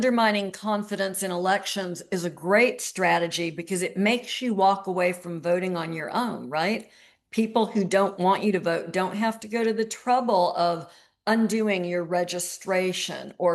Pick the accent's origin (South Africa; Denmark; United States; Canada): United States; Deep South; I come from the Deep South where there's a long-term history of this.